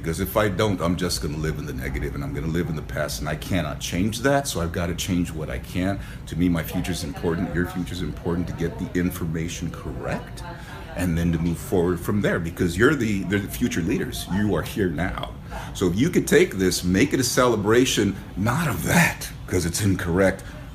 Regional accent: Arizona, United States; also born or lived in Mexico; I'm Apache from Southern Arizona.

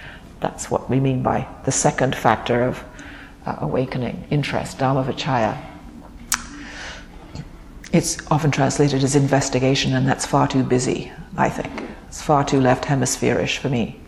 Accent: England, United Kingdom; When I was growing up in England in the 50s, we English had a famous, world-famous race car driver

